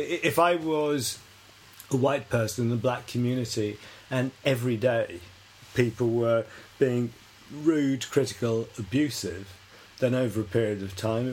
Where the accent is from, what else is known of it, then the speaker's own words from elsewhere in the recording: London, United Kingdom; born there; I was born in Brixton, that was in London, which was predominantly a Western Caribbean. A lot of Jamaicans, but... a whole range from the islands, Barbados, all around.